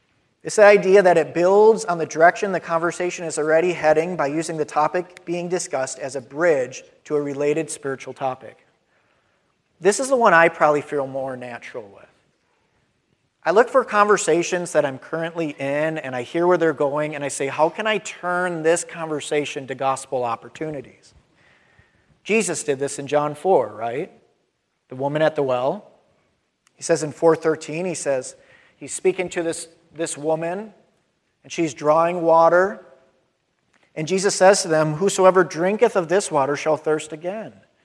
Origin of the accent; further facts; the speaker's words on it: Wisconsin, United States; I grew up in Wisconsin. I'm a Packer fan.